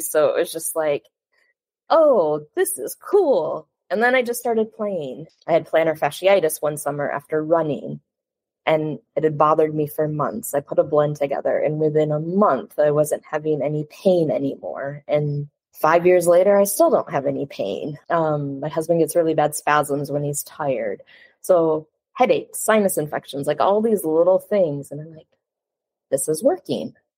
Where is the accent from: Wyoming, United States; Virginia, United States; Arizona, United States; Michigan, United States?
Michigan, United States; now in Montreal, Canada; So as you said, I live in Canada now, but I'm originally from Michigan.